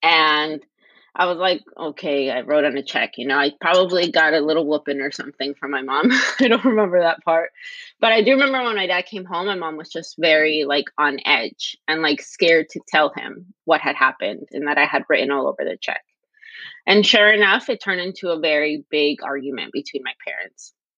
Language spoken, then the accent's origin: English; Los Angeles, California, United States; But when I was younger, I grew up in the West LA, so the West Los Angeles region. And my parents were both immigrants at the time, undocumented.